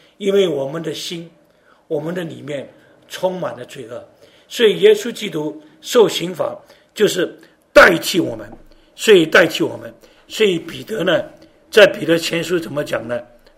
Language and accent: Chinese; China; 很简单的，我们中国人办事情，讲两句话就讲完了